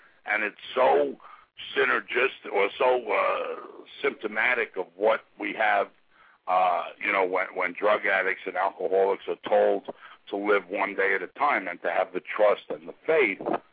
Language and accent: English; New York, United States; You know, I was from New York, obviously, and you know, from 65 to 69, I did a lot of damage